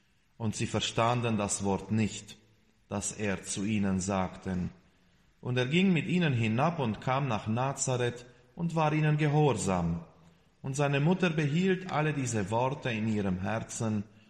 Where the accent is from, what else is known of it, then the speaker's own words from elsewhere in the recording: Stolzenburg, Sibiu County, Romania; Mündra war eine Ortschaft nicht weit von meiner Heimatgemeinde, Stolzenburg, zwischen Stolzenburg und Salzburg.